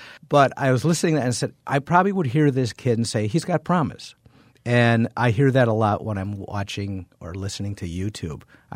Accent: Milwaukee, Wisconsin, United States; Because, you know, I'm from Milwaukee. I'm from the south side of Milwaukee.

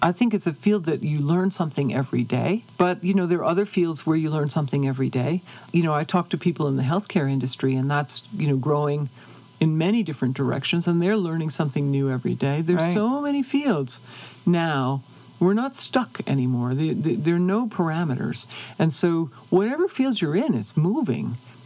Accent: New York, United States; I grew up in upstate New York. We often went to New York City. My family's 16 generations New Yorkers, so we are really New Yorkers.

